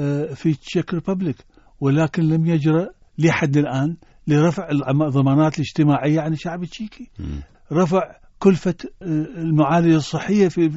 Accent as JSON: {"language": "Arabic", "country": "Iraq", "said": "وأنا مناضل عراقي قديم وضحيت، والآن عمري 78 سنة وعايش في هذا البلد."}